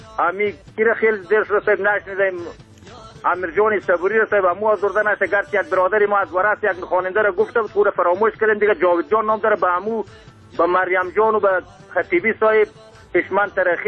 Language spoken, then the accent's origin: Persian; Afghanistan; ما که پشتو زبان است